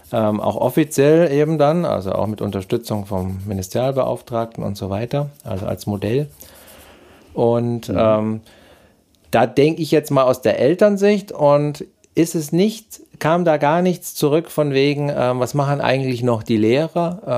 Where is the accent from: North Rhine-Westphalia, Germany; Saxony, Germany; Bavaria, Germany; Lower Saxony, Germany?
Bavaria, Germany; Augsburg; Bei uns in Augsburg